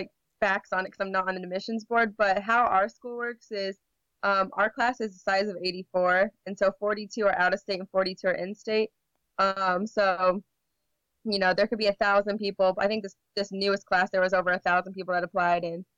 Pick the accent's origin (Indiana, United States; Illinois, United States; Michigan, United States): Indiana, United States; since I'm from Indiana